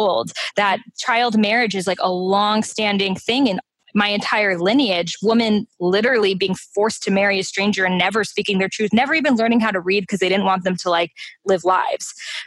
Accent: Iran; Like, if I, in Iran, my home country, said this, I would be in jail.

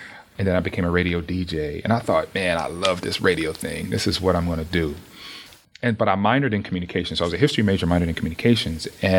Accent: Charlotte, North Carolina, United States; Right. I'm from Charlotte, North Carolina.

